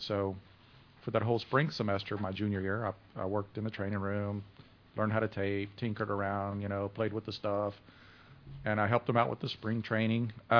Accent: Port Arthur, Texas, United States; So finished up there and came on back to Texas. I grew up in Port Arthur.

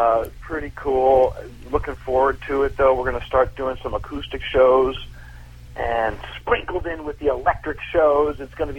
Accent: Morristown, New Jersey, United States; We played Port Chester, New York, and my hometown, Morristown, New Jersey.

